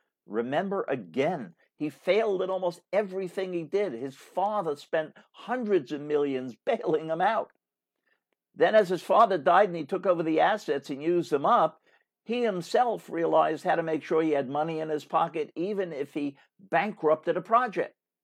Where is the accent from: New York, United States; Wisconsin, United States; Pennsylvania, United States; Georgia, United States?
New York, United States; I was proud to have him as a governor of my home state at the time. And I'm happy that Governor Cuomo is stepping up